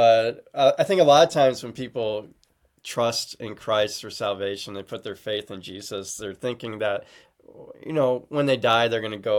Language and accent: English; Waterloo, Iowa, United States; I was raised in Waterloo, Iowa, so about an hour and a half from Dubuque.